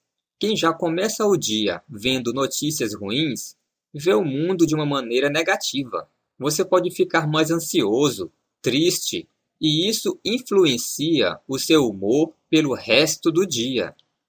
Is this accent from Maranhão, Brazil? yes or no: yes; São Luís, Maranhão, Brazil; now in São Paulo, Brazil; meus pais moram em São Luís, minha cidade natal, a milhares de quilômetros de São Paulo.